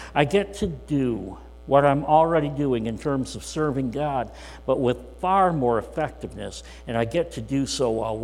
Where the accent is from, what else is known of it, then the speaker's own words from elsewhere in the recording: Greenville, Michigan, United States; Found out I was from Michigan and asked me where in Michigan I was from and so on. And I was able to share, well, I was born in Greenville, Michigan.